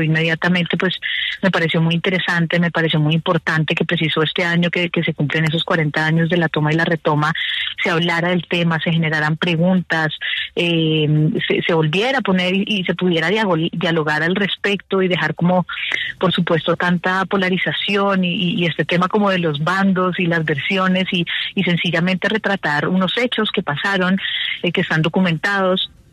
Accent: Colombia; que podamos realmente vernos como colombianos, como humanos, como un país al que le pasó esto

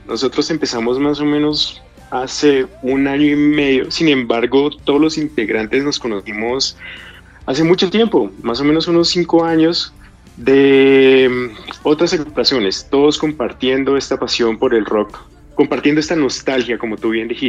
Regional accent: Colombia; Todos nosotros a la final somos colombianos

